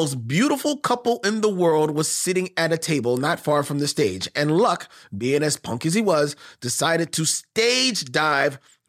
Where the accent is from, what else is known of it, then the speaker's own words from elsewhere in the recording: Oakland, California, United States; Let me also add that I'm from East Oakland.